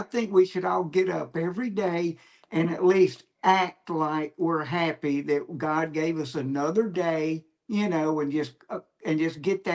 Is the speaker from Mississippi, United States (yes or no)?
yes; Jackson, Mississippi, United States; I grew up in Jackson, Mississippi, and everybody asked me, man, how'd you get started?